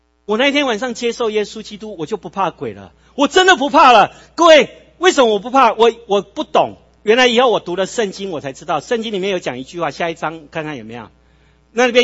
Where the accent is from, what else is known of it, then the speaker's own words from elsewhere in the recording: Taiwan; 我因为我在夜市长大，所以哈、哦，我不知道，你知道我们在台湾哦，很自然，我们就会讲一些三字经嘛